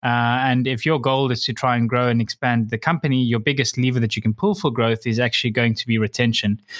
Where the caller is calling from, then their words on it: Cyprus; I'm actually in Cyprus